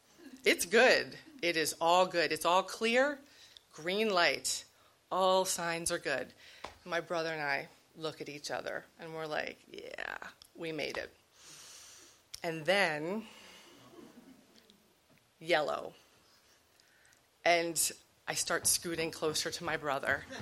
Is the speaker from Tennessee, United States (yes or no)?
no; Maryland, United States; So we grew up on the Eastern Shore, my grandmother lived in Baltimore.